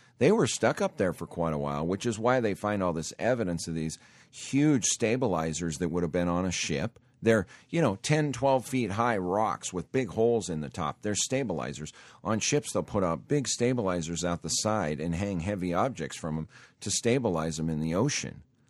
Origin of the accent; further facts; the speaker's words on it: Montana, United States; If you've ever been around farms, I grew up in Montana.